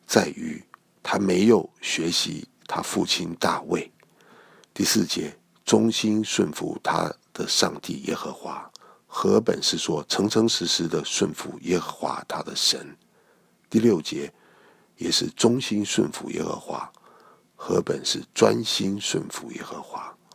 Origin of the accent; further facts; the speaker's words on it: China; 我们中国人也说，近朱者赤，近墨者黑。